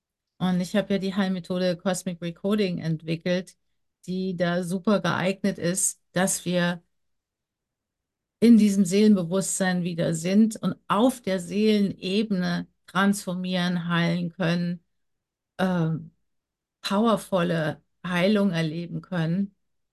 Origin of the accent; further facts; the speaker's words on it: Germany; Ich bin auch im Wald groß geworden, in Deutschland ja groß geworden.